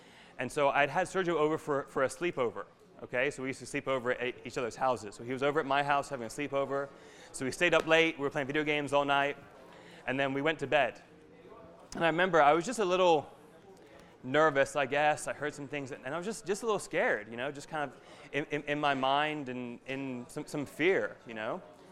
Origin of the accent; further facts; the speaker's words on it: London, United Kingdom; born there; And so I was born in England. I was born in London.